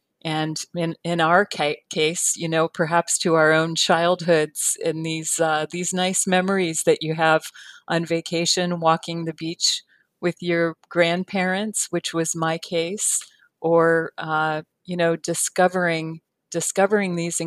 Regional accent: Florida, United States; also born or lived in California; Well, my idea, I was born in Florida. I do come from Florida. I grew up in both Florida and California

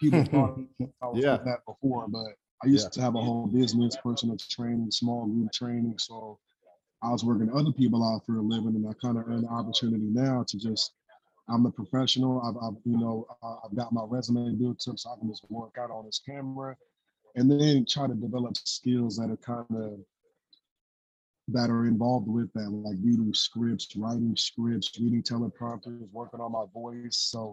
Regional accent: Richmond, California, United States; So I'm from the Bay Area, California, born in Richmond, which is in the East Bay. So grew up in the East Bay

